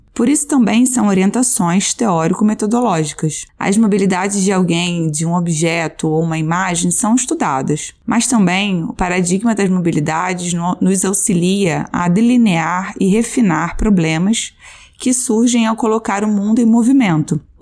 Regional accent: Rio de Janeiro, Brazil; Bem, eu sou carioca, fiz a graduação em turismo e mestrado em turismo

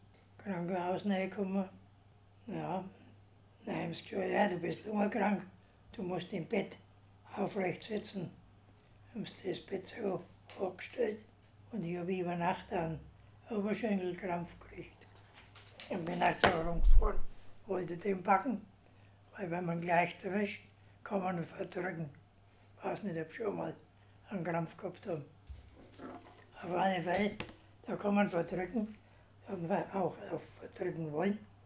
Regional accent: Windelsbach, Bavaria, Germany; Ich komme aus Windelsbach, das ist Kreis Rodenburg, beziehungsweise Ansbach. Ich bin eigentlich der Ausländer im Haus.

